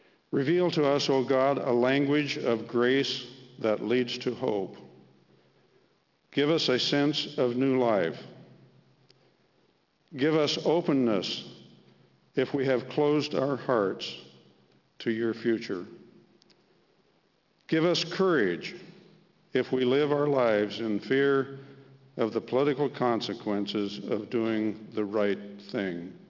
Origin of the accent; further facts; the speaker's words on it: Lebanon, United States; I would ask that you extend courtesy to friends from my hometown of Lebanon.